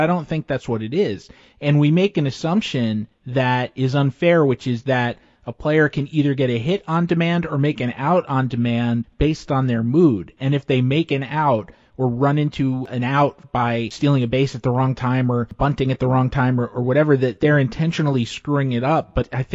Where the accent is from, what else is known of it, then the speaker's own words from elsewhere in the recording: New York, United States; I'm from the New York area, and Derek Jeter was obviously a god here.